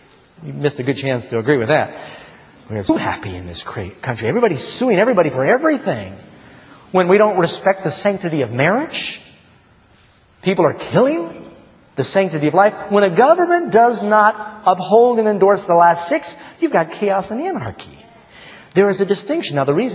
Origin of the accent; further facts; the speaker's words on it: Manhattan, New York, United States; also born or lived in Burbank; I was born in Burbank, but I ended up growing up in Manhattan. But I was in first, second grade in California.